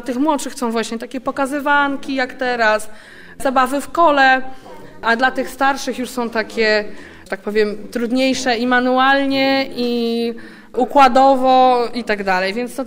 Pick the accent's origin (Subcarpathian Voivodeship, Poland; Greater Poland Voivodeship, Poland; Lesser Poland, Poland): Lesser Poland, Poland; Krynica; Ja pochodzę z łemkowskiej rodziny, z Krynicy, ale generalnie to tam dziadkowie z Beskidu Niskiego i mieliśmy no, takiego muzycznego domu.